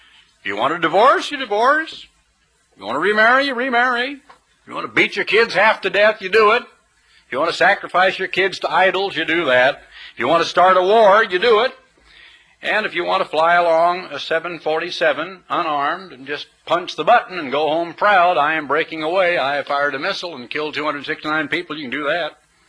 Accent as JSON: {"language": "English", "region": "Oregon", "country": "United States", "tie": "born or raised there", "said": "I was born and reared in Oregon, and I grew up as a teenager during World War II."}